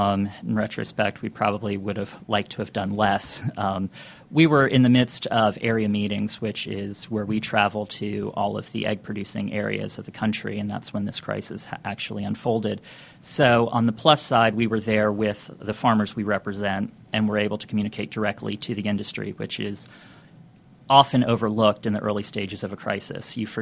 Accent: Florida, United States; Me in particular, I grew up in South Florida, so, I mean, food came from Publix, and that was about it.

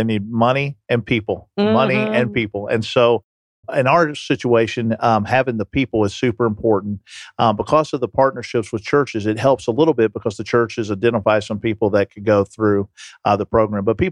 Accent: Atlanta, Georgia, United States; I'm from Atlanta

